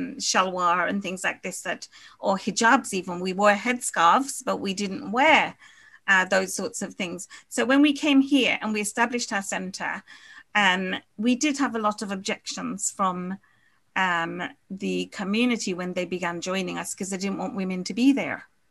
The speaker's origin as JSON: {"language": "English", "country": "Guyana", "said": "And then you've got us, that we're from Guyana."}